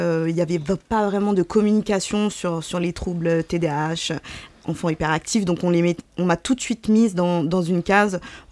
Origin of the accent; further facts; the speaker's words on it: Nantes, Pays de la Loire, France; now in Paris, France; Je suis originaire du Pays de la Loire, de Nantes. J'ai décidé de monter à Paris un peu sur un coup de tête.